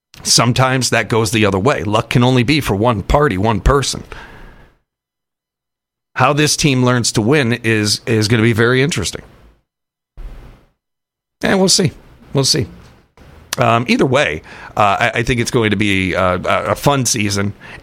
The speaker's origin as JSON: {"language": "English", "region": "Midwest", "country": "United States", "said": "but that's just because I'm a Midwesterner and I'm a homer, and they're the closest state to us."}